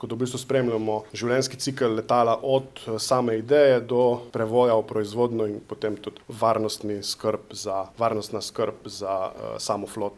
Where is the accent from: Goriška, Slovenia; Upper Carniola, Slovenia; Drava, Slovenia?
Goriška, Slovenia; Ajdovščina; jaz sem iz Ajdoščine doma. V Ajdoščini je vedno bil prisoten precej močen aeroklub in športno letališče.